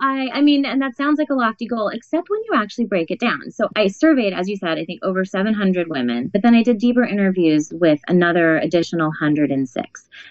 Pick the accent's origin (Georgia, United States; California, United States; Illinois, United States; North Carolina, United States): Georgia, United States; Atlanta; also born or lived in Texas; Yeah, my cousins are all in Ohio. I grew up mostly in Atlanta and Texas.